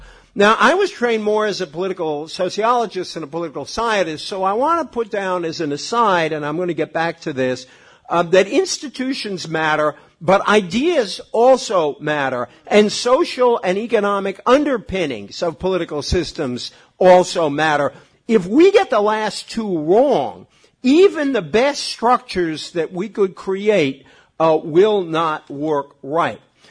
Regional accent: Massachusetts, United States; I am a Red Sox fan. It means I'm from Massachusetts, and for those of you who know my dear home state, we believe devoutly in political participation.

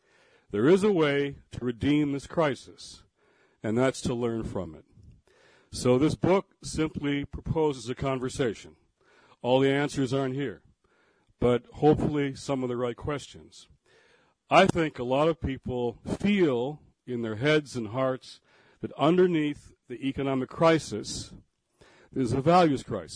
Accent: Detroit, Michigan, United States; last week we went to Detroit, my hometown.

